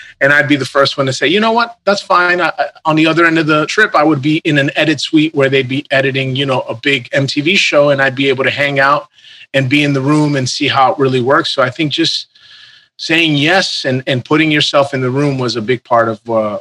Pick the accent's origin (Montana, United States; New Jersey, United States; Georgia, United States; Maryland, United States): New Jersey, United States; I grew up in New Jersey, obsessed with Broadway and all things theater.